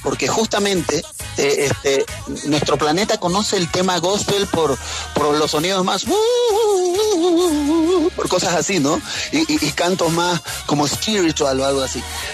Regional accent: Bolivia; aunque venimos nosotros de Bolivia, el sonido que traigo es un sonido al que bauticé como dreadcore

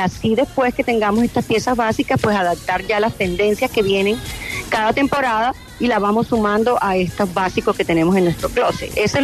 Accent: Cartagena, Bolívar, Colombia; Soy cartagenera y disfruto cada vez que tengo una oportunidad de estar asomadita en mi país

